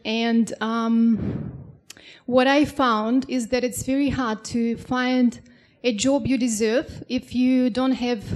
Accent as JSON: {"language": "English", "country": "Russia", "second_language": "English", "moved": "as an adult", "lives_now": "New Zealand", "said": "I'm from Russia. I have a lot of friends who came here to New Zealand from my country"}